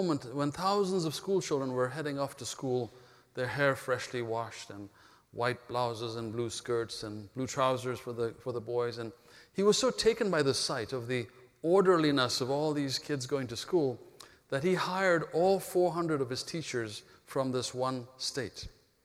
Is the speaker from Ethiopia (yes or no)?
yes; Ethiopia; because I was born in Ethiopia and not in India, my destiny was completely different from theirs. I grew up speaking the Ethiopian language very fluently.